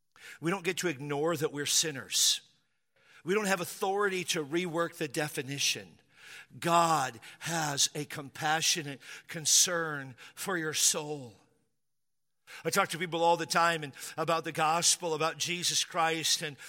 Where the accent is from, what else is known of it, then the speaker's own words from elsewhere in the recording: Spanaway, Washington, United States; When I was a child, I grew up in Western Washington, a little town called Spanaway.